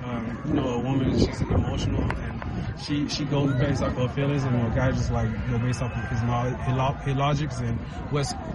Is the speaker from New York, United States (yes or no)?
no; Lynette, Alabama, United States; It's like 15 minutes outside of Auburn on the borderline of Alabama and Georgia.